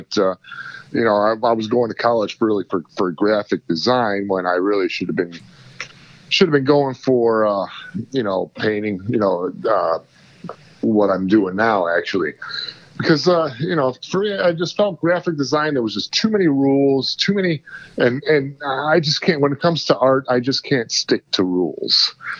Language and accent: English; Warren, Michigan, United States; now in Clinton Township, United States; I lived in Warren until I was about 10 years